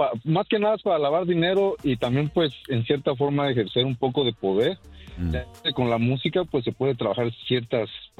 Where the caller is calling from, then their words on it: Dallas, Texas, United States; De aquí, de Dallas, Texas.